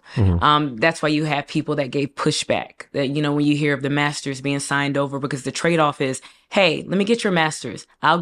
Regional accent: United States; Because just because I'm Nigerian doesn't mean I know how to do business in Nigeria. I was born and raised in America.

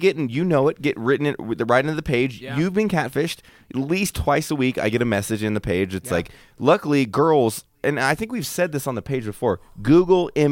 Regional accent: California, United States; I'm from Cali.

